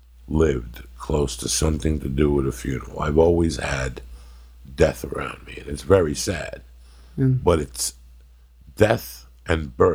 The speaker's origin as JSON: {"language": "English", "town": "North Bergen", "region": "New Jersey", "country": "United States", "tie": "born or raised there", "said": "when the house I grew up in North Bergen, that house had ghosts in it, disgruntled ghosts."}